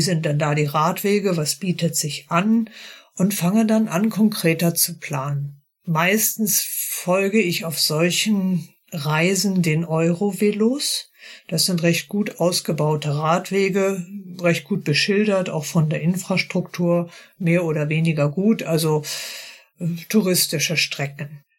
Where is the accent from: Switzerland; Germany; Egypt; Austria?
Germany; North Sea coast; Ich bin da an der Ostsee geboren, an der Nordsee aufgewachsen.